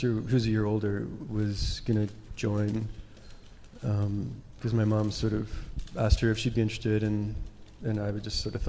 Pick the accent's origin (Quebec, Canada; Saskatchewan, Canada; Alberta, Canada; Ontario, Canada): Saskatchewan, Canada; Regina